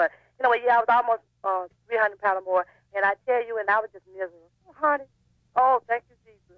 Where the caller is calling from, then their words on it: Arkansas, United States; I'm calling from Arkansas.